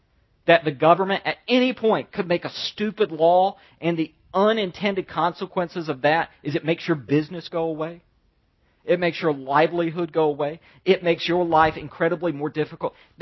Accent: the South, United States; I'm a Southerner. I use the word beat different than people in the North do.

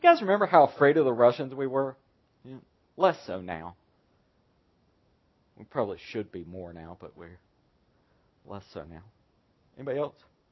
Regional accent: Fayetteville, North Carolina, United States; which is why I grew up in Fayetteville.

